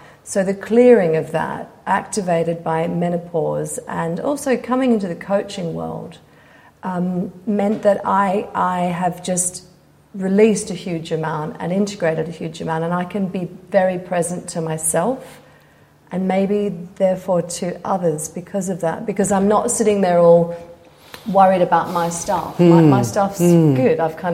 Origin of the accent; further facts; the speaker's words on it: Australia; I grew up in Australia.